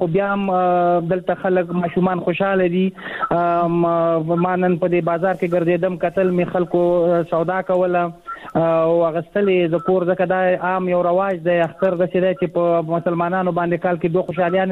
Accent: Afghanistan; now in Pakistan; تاسو پوهیږئ مونږ په افغانستان، په پاکستان کې کډوال یو، مهاجر یو.

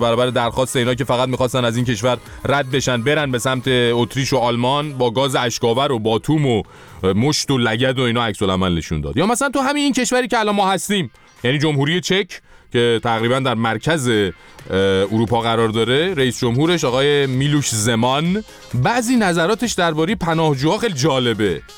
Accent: Iran; البته خب بگم ما چون ایرانی هستیم

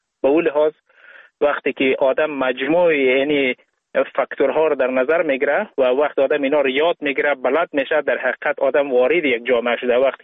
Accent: Ghazni, Afghanistan; born or raised there; now in Sweden

